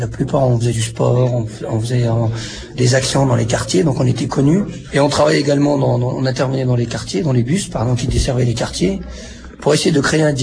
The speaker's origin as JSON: {"language": "French", "country": "Tunisia", "moved": "yes", "lives_now": "France", "said": "parce que je viens de la Tunisie, où on habitait à plusieurs dans un petit deux pièces, on était 8."}